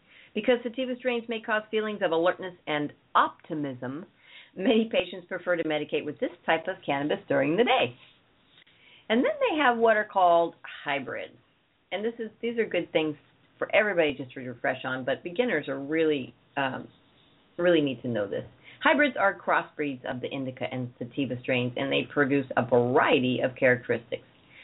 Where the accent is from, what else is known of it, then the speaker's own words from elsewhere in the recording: Oakland, California, United States; born there; I grew up in that, or I was born in Oakland, but Oakland, I'm sure, has a hundred of these.